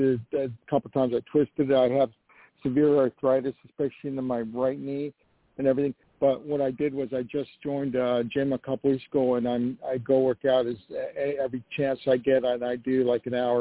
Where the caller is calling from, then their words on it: New York, United States; I'm calling from New York. I'm 63, and I'm a Leo.